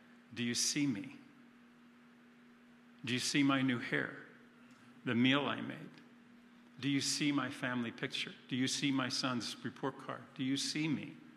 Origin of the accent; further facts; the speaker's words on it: Pennsylvania, United States; I grew up in Lancaster County, very religious county.